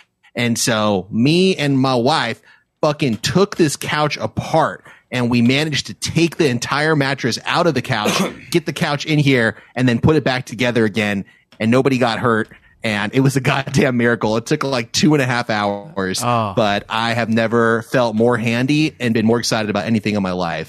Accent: Los Angeles, California, United States; every time I tell people that I'm from L.A

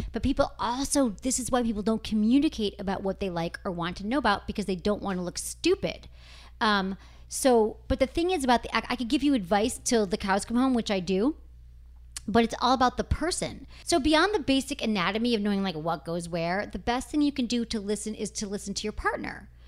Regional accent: Michigan, United States; I'm from Michigan.

